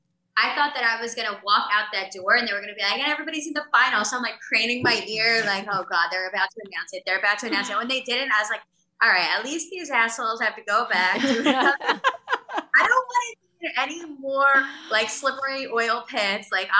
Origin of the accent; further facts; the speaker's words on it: New Jersey, United States; I was like, I'm from Jersey. I know how to drive.